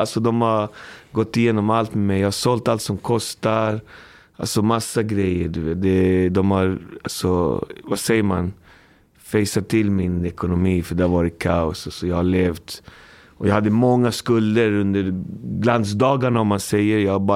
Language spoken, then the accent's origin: Swedish; Botkyrka, Stockholm County, Sweden; Jag är född i Botkyrka. Ah. Jag har aldrig bott någon annanstans. Jag bor på samma ställe där jag är född.